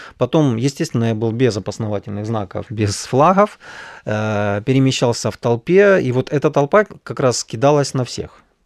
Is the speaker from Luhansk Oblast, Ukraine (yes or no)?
yes; Luhansk, Luhansk Oblast, Ukraine; born there; Я говорю, да я свій, я типу луганчанин.